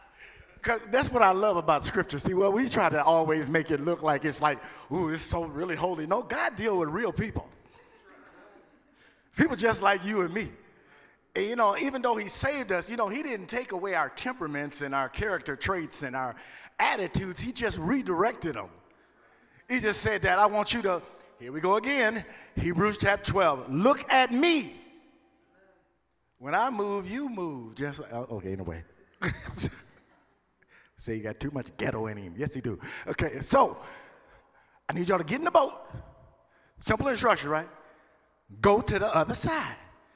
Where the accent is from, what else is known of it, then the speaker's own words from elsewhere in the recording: Louisiana, United States; I'm from Louisiana, so I got a little country in me.